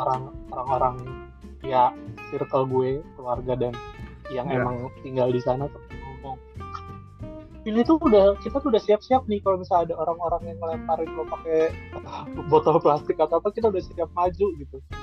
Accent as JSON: {"language": "Indonesian", "region": "Lampung", "country": "Indonesia", "tie": "born or raised there", "said": "Karena kan gue asli Lampung, kelahiran Lampung."}